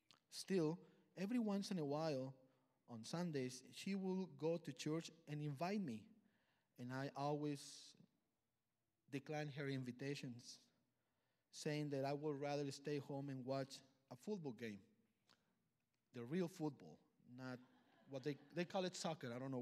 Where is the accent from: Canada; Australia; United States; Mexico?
Mexico; I'm from Mexico, and I have been attending FBC for almost a year.